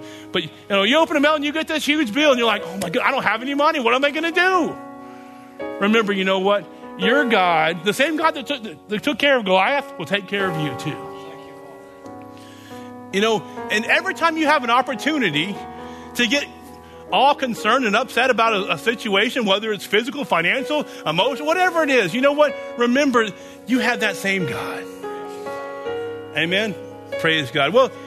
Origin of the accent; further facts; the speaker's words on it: Texas, United States; You know, we're from Texas originally, so I'm sure my parents are glad to be back home in Texas